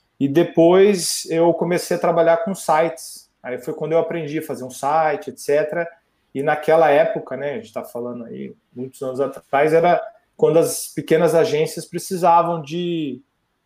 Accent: Campinas, São Paulo, Brazil; also born or lived in Varginha; eu nasci em Minas e fui para Campinas, que é uma cidade mais ou menos 1 hora de São Paulo. E morei praticamente minha vida, a maior parte da minha vida em Campinas.

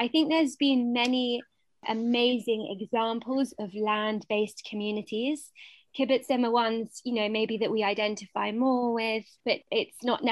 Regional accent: United Kingdom; We are British Jews and, you know, we make up the community of Britain. So I think about it very much as like a land-based Jewish movement living here in the UK.

